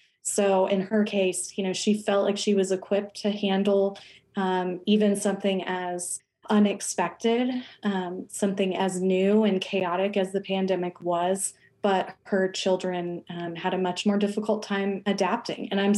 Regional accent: Edmond, Oklahoma, United States; I was born and raised here in Oklahoma. I am an Okie through and through. I grew up in Edmond, went to school there, K through 12, and then went to journalism school at OU and graduated from there.

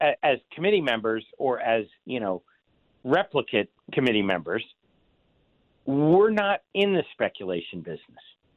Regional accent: Philadelphia, Pennsylvania, United States; So I grew up in and around Philadelphia. I went to St. Joe's, the Jesuit University in Philadelphia.

